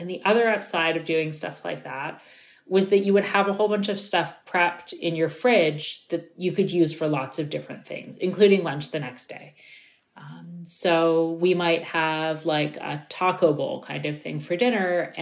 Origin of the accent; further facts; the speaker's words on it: Toronto, Ontario, Canada; Yeah, I grew up in Toronto and actually, you know, just a few kilometers from I live a few kilometers from where I lived most of my life.